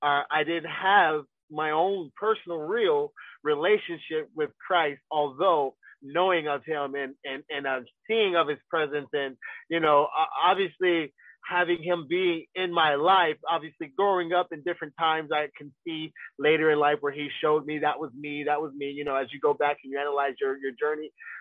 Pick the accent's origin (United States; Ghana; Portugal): Ghana; I'm Ghana. I'm Ghanaian.